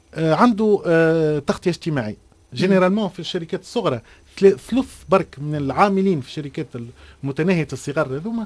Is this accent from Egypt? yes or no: no; Tunisia; اخر رقم موجود عندنا في تونس يكون يرجع ل 2018 2019